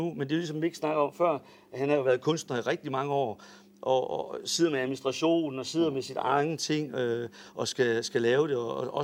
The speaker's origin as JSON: {"language": "Danish", "town": "Næstved", "region": "Zealand", "country": "Denmark", "moved": "yes", "lives_now": "Aarhus, Denmark", "said": "Jeg kom fra Næstved, og jeg flygtede fra Næstved, dengang der var en færge, og jeg tog aldrig hjem igen."}